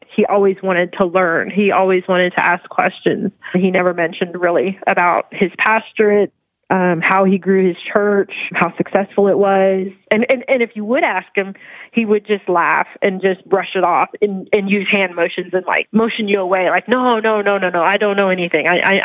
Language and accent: English; Alaska, United States; I'm from Alaska